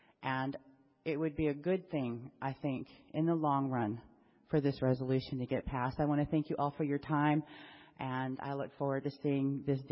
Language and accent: English; South Dakota, United States; I'm a member of the Rosebud Sioux Tribe. I'm originally from South Dakota, but been a resident down here for over 20 years.